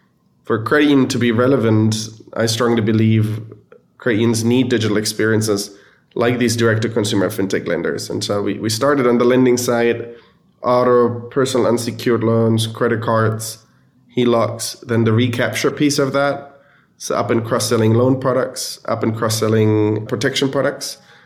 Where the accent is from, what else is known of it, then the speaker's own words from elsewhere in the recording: Germany; English is a second language; moved away as an adult; now in United States; I'm from Germany originally, hence the funny accent. I was born and raised in Germany and moved to the US in 2011, 12 years ago, to go to business school.